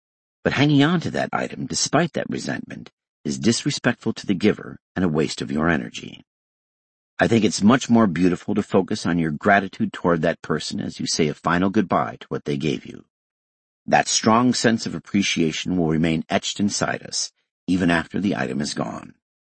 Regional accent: Kagawa, Japan; moved away as an adult; also born or lived in Tokyo; I left my hometown in Kagawa Prefecture when I enrolled at a university in Tokyo.

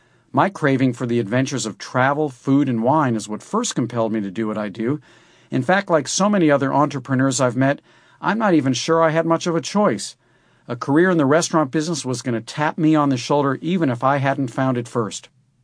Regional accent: St. Louis, Missouri, United States; Back in my hometown of St. Louis, I was no less curious about what people ate.

